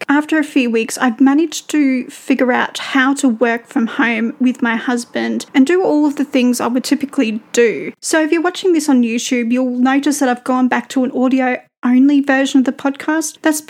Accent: Australia; Maybe it's because I'm Australian

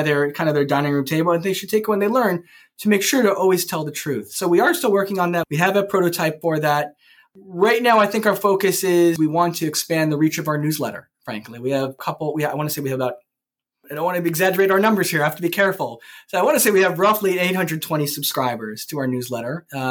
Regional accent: Silver Spring, Maryland, United States; You know, I grew up in Silver Spring, Maryland, and the Rav that I grew up with was Rabbi Kalman Winter, Zatzal

